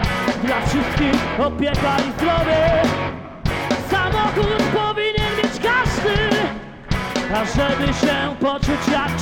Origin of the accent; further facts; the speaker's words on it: Puławy, Lublin Voivodeship, Poland; Opowiem wam teraz starą historię, która wydarzyła się z miasta, z którego pochodzimy, czyli z Puław.